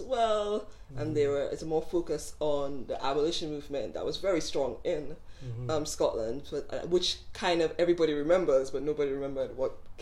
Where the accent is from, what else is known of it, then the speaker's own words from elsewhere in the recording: St. Lucia; now in Glasgow, United Kingdom; No, I'm not from Glasgow. I'm originally from the small Caribbean island of St. Lucia